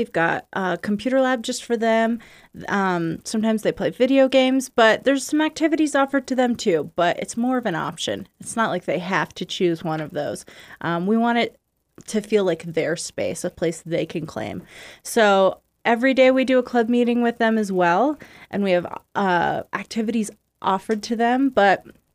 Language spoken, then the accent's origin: English; Ohio, United States; Yep, I grew up in Ohio.